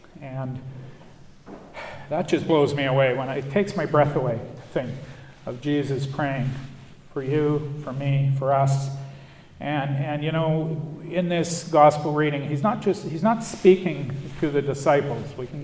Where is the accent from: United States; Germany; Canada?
Canada; Saskatoon, Saskatchewan; I grew up in Saskatoon. I think most of you know that. I grew up from grade 2 forward on an amazing little crescent called Middleton Crescent